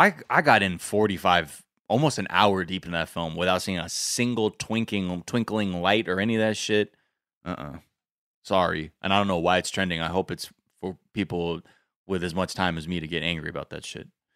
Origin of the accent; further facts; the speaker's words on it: California, United States; I go, okay, I'm from California.